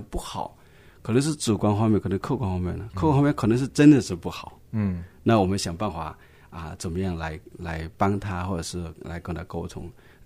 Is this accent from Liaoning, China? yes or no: no; Chaozhou, Guangdong, China; 那我们潮州话有一句话，蛮有意思的